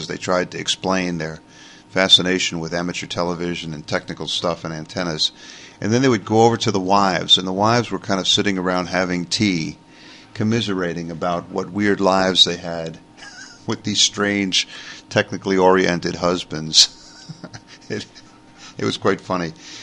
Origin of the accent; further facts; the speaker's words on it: New York, United States; accent: New York; But my New York accent was at the time much thicker than it is now. These things fade as you spend time away.